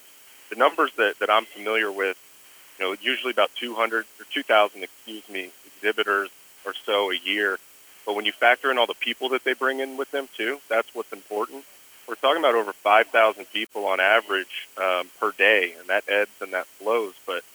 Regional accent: Texas, United States; North of Dallas.

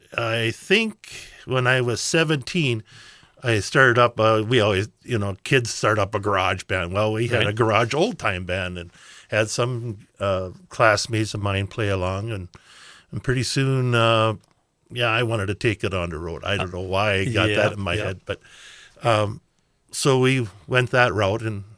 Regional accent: Richmond, Minnesota, United States; Well, I was originally from Richmond, Minnesota, born and raised on a farm out there.

